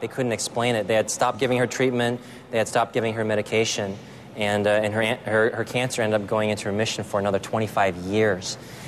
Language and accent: English; San Diego, California, United States; I grew up in San Diego where there were not a whole lot of Asians in school.